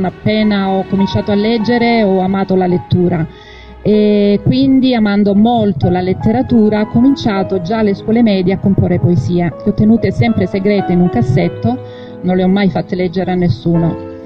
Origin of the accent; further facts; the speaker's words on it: Apulia, Italy; Sono salentina, abito in un piccolo paesino a sud di Gallipoli, per cui vivo in un paese di mare, esattamente come questo